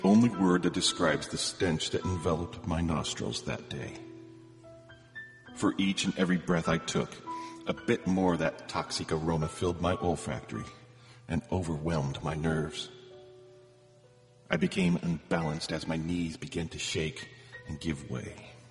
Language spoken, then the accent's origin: English; North Dakota, United States; Hi, this is … I am from North Dakota, here with the fourth installment of my teenage spy series